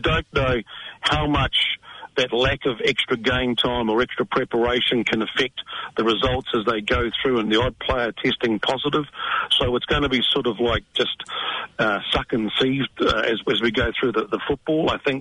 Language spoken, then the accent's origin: English; New Zealand; everyone wants to move in New Zealand because we've got our economic bubble going, mate.